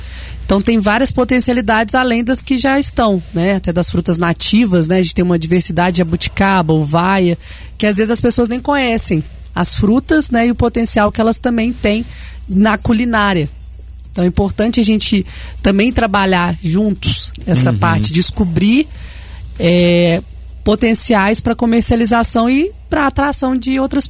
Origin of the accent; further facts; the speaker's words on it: Juiz de Fora, Minas Gerais, Brazil; Eu que vim de Juiz de Fora, depois que eu fui pro campo, né? Então, urbana, e fui pro rural.